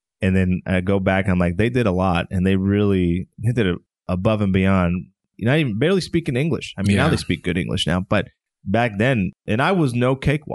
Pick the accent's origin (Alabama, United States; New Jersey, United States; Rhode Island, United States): New Jersey, United States; it's a badge of honor to say I am from Jersey because, you know, there's a lot of traditions.